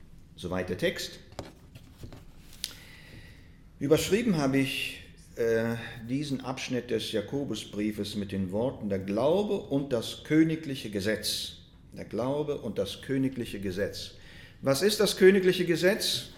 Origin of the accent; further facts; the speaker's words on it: Russia; Ich bin trotzdem, dass ich in Russland aufgewachsen bin und trotzdem, dass man dort als Freizeitsport sich gegenseitig verprügelt hat, als Jungs.